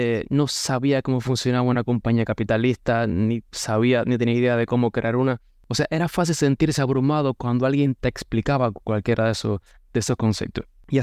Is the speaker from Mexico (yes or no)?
no; Cuba; Bueno, yo soy cubano, nací en el 84